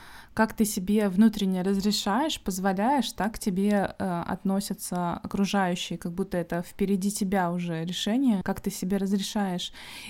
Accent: Russia; мы выросли в России

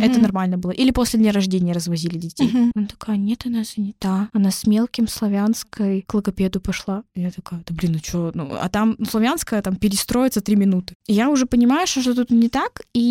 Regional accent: Tobolsk, Tyumen Oblast, Russia; допустим, я из Тобольска, и там был такой

